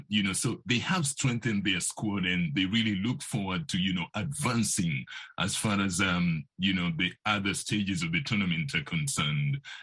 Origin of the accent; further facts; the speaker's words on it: Kenya; since I come from East Africa, from Kenya.